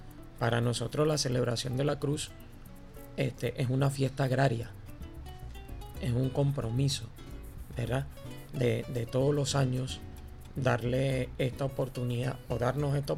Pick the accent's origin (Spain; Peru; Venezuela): Venezuela; Claro, los venezolanos nos caracterizamos mucho por las fiestas, ¿no? Somos muy bochincheros, muy fiesteros, muy jocosos, pero también es cierto que somos muy religiosos, ¿verdad? De una manera u otra somos muy religiosos